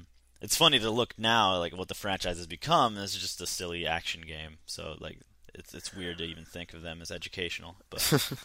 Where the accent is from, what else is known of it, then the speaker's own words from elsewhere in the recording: Utah, United States; Because growing up in Utah, like, right next to an Air Force base